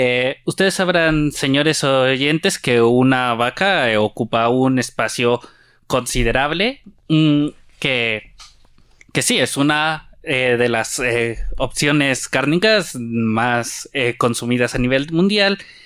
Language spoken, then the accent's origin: Spanish; Nariño, Colombia; hay a quienes somos de Nariño, muchas veces hay gente que nos dice que no ha probado que hoy cómo vamos a comer cuy